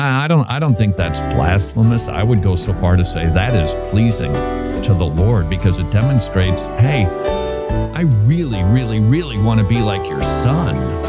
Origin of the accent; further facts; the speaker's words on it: Minnesota, United States; including this story from Minnesota, my home state, which I would not have heard about if you did not send it in.